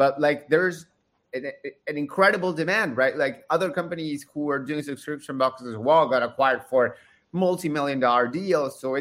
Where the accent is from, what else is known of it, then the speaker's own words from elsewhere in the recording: Argentina; I'm from Argentina.